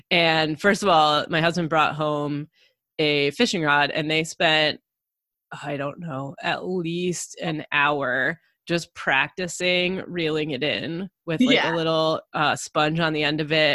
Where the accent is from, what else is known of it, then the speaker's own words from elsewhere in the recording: Midwest, United States; now in St. Petersburg, United States; We both live in St. Petersburg now, and I didn't grow up here. I grew up kind of in the Midwest